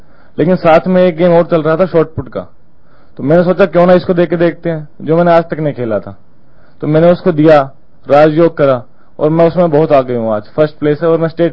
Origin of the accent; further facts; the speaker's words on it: Gurgaon, Haryana, India; मैं हरियाणा से हूँ, गुड़गांव।